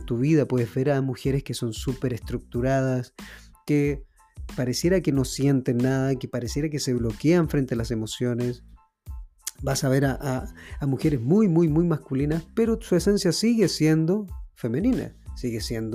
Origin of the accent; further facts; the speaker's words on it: Chile; soy chileno, nací en este lugar